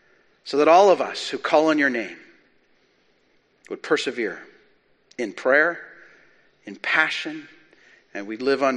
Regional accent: Calgary, Alberta, Canada; now in Lower Mainland, Canada; I grew up in Calgary where there is snow. I am now a lower mainland driver.

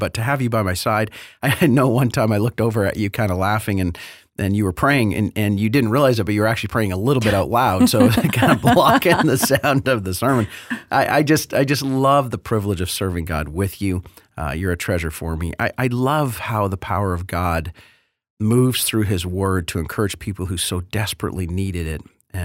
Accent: Canada; being Canadian and thinking like a Canadian

